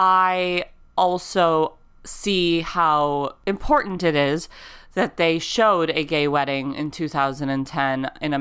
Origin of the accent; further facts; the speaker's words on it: Detroit, Michigan, United States; I grew up in Detroit, and I remember Canada was a thing, too.